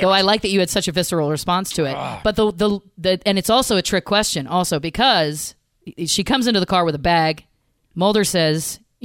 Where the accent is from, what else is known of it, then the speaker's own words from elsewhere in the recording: Canada; Because I am too Canadian, Jimmy.